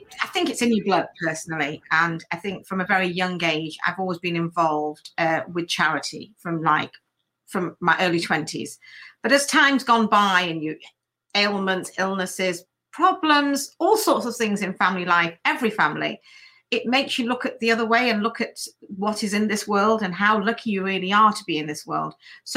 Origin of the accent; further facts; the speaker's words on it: England, United Kingdom; I'm an Asian woman. I'm born and bred in England. My parents were in business, and I'm from a family of business.